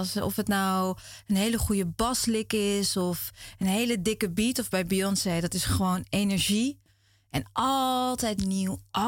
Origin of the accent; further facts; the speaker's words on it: Krimpen aan den IJssel, South Holland, Netherlands; Maar echt Krimpen is echt de plek waar ik ben opgegroeid. Mijn opa en oma zijn daar uiteindelijk ook gaan wonen.